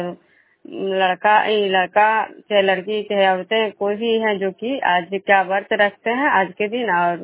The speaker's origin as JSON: {"language": "Hindi", "town": "Bishnupur", "region": "Bihar", "country": "India", "said": "बिष्णुपुर ग्राम खजरा पंचायत नालंदा जिला नगरसा प्रखंड के निवासी हूँ।"}